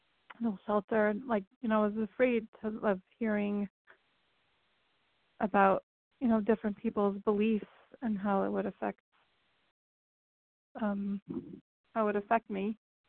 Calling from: New Jersey, United States; I'm calling in from New Jersey.

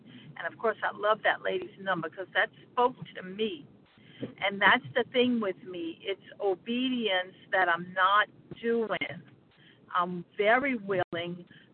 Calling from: Louisiana, United States; from Louisiana.

